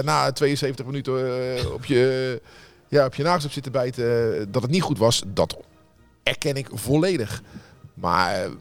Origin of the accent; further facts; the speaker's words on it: Rotterdam, South Holland, Netherlands; omdat ik uit Rotterdam kom